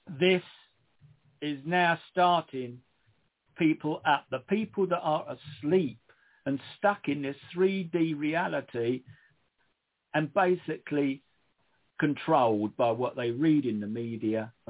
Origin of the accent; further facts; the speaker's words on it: Stratford, London, United Kingdom; accent: Cockney; moved away; I was born in the East End of London, in Stratford. So I'm a Cockney, as some of you may notice in my accent, which is never gone, even though I left there a long while ago. Well, we lived in a very small terraced house